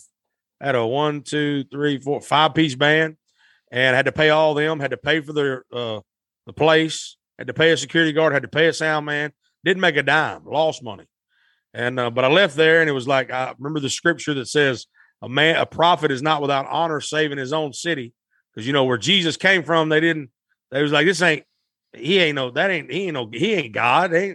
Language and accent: English; Blytheville, Arkansas, United States; So then after that, I paid in my hometown of Blytheville. I thought, what better place to start and to get a boost than from your hometown, you know, people that's going to support you, you know?